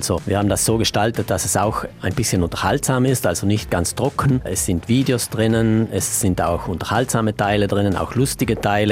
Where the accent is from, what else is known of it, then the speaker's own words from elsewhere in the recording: South Tyrol, Italy; aber pro Kopf stoßen wir Südtiroler immer noch extrem viel CO2 aus